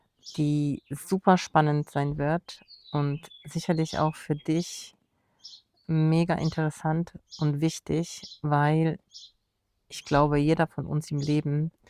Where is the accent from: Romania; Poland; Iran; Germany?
Poland; Und wir waren in meinem Heimatland Polen, in Warschau, zu Besuch.